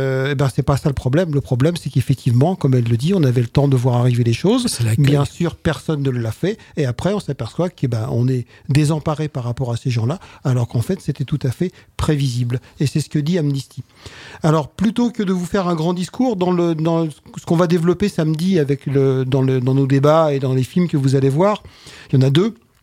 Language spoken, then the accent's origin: French; France; dont on est malheureusement co-responsable en tant que Français